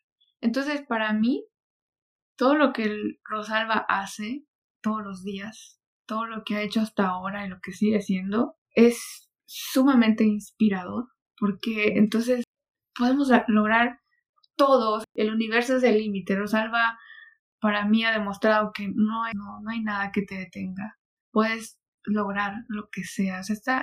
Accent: Mexico; Yo quiero decir que como mexicana es bien complicado vivir en un país latino y ser mujer

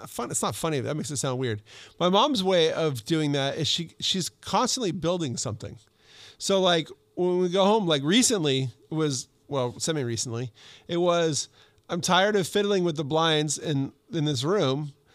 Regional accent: California, United States; But I was raised in SoCal where I just knew that swing was going to ruin my family financially.

